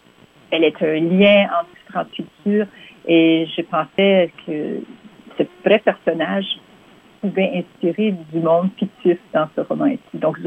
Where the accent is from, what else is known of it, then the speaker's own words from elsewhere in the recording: Penetanguishene, Ontario, Canada; dans la baie géorgienne, la Penetanguishene, je suis citoyenne de la Nation Métis d'Ontario.